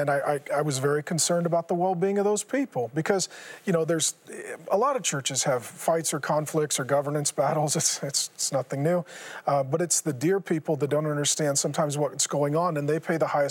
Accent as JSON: {"language": "English", "town": "Seattle", "region": "Washington", "country": "United States", "tie": "born or raised there", "said": "Yeah, so I grew up in Seattle. My dad was a union drywaller, oldest of five kids, didn't know Jesus."}